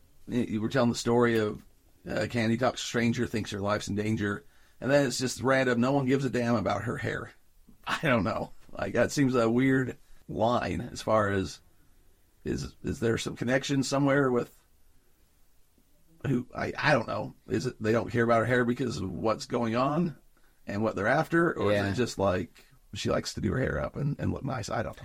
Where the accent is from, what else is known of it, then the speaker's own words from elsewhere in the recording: Nephi, Utah, United States; for us growing up in Nephi, this was a nod back to, okay, Brandon acknowledges and remembers Track Street